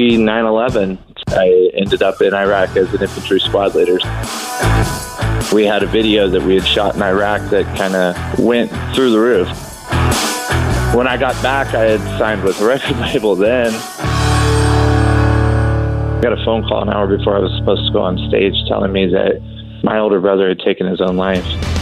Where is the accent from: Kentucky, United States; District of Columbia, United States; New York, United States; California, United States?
Kentucky, United States; I was from a family of Marines, so I had no choice. I grew up in Kentucky and ended up going into the Marine Corps in 2000.